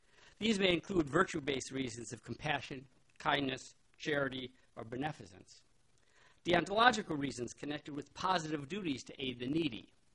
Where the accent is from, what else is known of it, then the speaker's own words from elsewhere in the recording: Milwaukee, Wisconsin, United States; So growing up in Milwaukee, Wisconsin, where before the days of global warming, we basically had three seasons